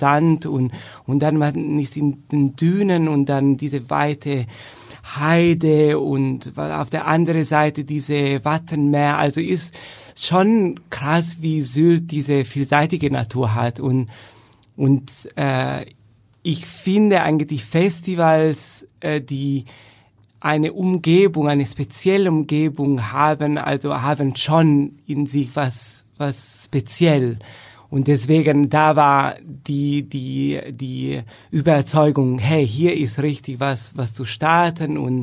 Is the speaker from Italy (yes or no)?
yes; Turin, Piedmont, Italy; born or raised there; moved away